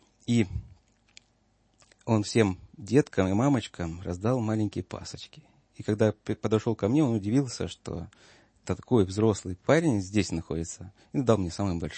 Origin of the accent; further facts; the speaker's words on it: Kobrin, Brest Region, Belarus; also born or lived in Novovolynsk, Ukraine; у меня отец белорус, мама украинка, но, по сути, при рождении моем они приняли решение жить в Беларуси, и мы переехали под Брест, город Кобрин, город Суворова.